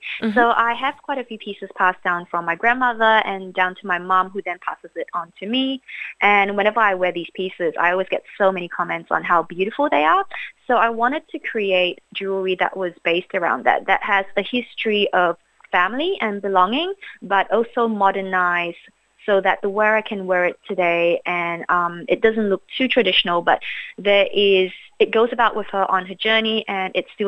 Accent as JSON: {"language": "English", "country": "Singapore", "tie": "born or raised there", "said": "I was like stealing my mom's magazines to read when I was growing up in Singapore."}